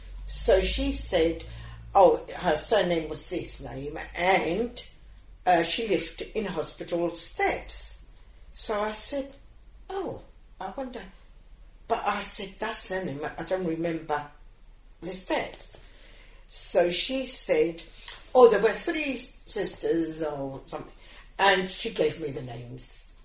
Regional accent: Gibraltar; I said, oh, I should have said that, because I come from Gibraltar.

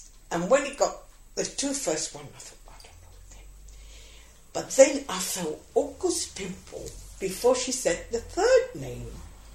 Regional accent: Gibraltar; I said, oh, I should have said that, because I come from Gibraltar.

